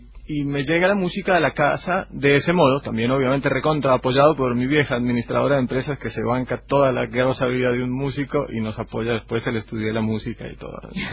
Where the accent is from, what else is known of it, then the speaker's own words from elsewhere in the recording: Bogotá, Colombia; born there; En Bogotá, en la capital, andino. De las pocas capitales andinas.